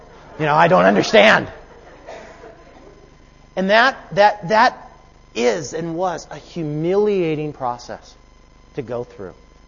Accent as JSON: {"language": "English", "country": "United States", "lives_now": "New Zealand", "said": "I am not a Kiwi, I'm from the United States. And every time I go back to the United States, I go through the immigration process"}